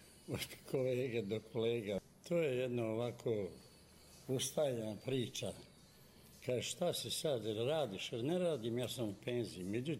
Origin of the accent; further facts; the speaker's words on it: Blace, Toplica District, Serbia; born there; ja sam rođen u Blacu ispod Kopaonika